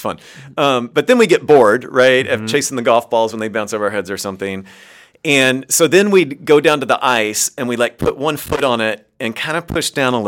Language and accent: English; Kentucky, United States; And I grew up in Kentucky, so it would get cold in the winter, but it's not like Canada, right?